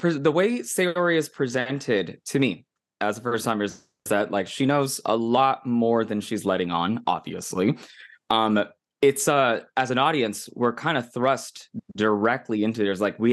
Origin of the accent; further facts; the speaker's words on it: United States; especially for me as an American first timer